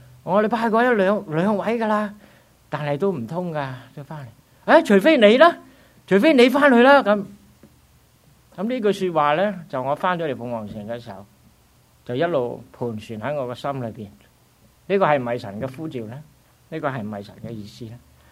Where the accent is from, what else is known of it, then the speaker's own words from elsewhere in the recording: Vietnam; also born or lived in Canada; now in Phoenix, United States; 我其实我系土生土长喺越南嘅，就直至到我喺1984年咧，我先至。一家移民去到加拿大那边，